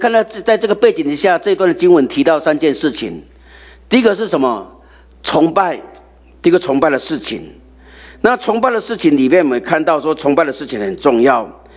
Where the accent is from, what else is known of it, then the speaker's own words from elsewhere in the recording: China; 就像我们中国人有拜什么，有什么土地公一样。